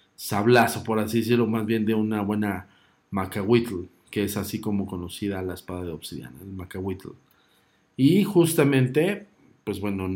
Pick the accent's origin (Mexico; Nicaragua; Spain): Mexico; me considero nacionalista y mexicano